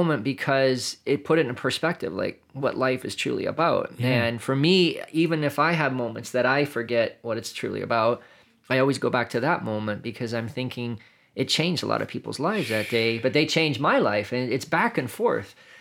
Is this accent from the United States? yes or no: yes; Indiana, United States; I grew up in the Chicago area in Indiana, the suburbs there.